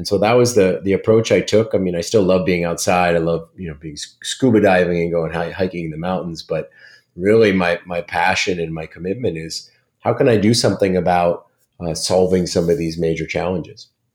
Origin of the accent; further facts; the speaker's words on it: Florida, United States; also born or lived in Massachusetts; my brother and I grew up in South Florida and we spent a lot of time outside in the swamps. And then we moved to Massachusetts as we got a little bit older